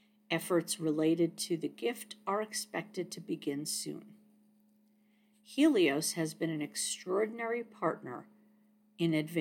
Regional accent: Wisconsin, United States; I grew up in Wisconsin, its western border leaning against Minnesota.

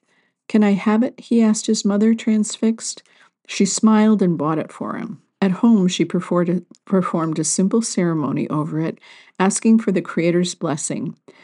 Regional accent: Montana, United States; Life in the small city in the sand was so different from what I was used to growing up in Montana.

